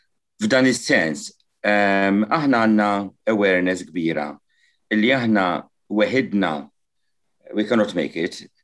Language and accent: Maltese; Gozo, Malta; La darba aħna ħroġ minn Għawdex, m'iniex ħammur Malta